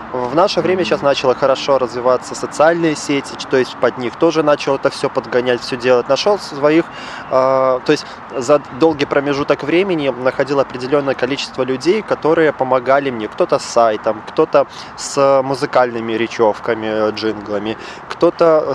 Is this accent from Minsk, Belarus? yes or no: yes; Minsk, Belarus; born there; получается, родился в Минске, потом уехал за город, и за городом какое-то вот себе искал развлечение.